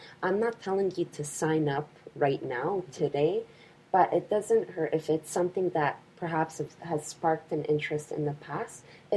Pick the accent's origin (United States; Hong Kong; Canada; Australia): Canada; Burlington, Ontario; also born or lived in Hamilton; my parents came to Canada from Poland, and I'm very proud of having a Polish background. I was born in Hamilton, Ontario, and then my parents moved from Hamilton to Burlington.